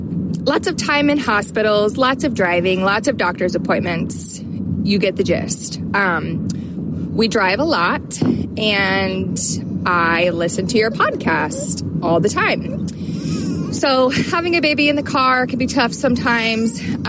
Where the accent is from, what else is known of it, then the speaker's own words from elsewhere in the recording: Logansport, Indiana, United States; I am from Logansport, Indiana.